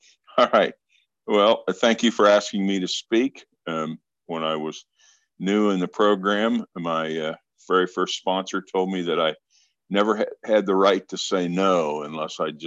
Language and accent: English; Kansas, United States; born there; I was pretty young when I was born. I was born in Kansas back in the early 50s. I'm an old man.